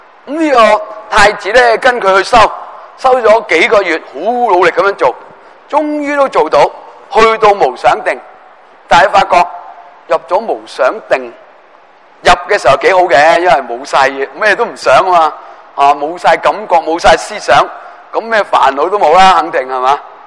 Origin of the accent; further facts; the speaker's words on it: China; 我哋中国人